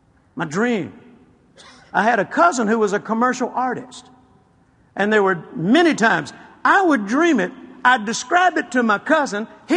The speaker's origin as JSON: {"language": "English", "town": "Shreveport", "region": "Louisiana", "country": "United States", "tie": "born or raised there", "said": "East Texas, not too far from where I grew up in Shreveport."}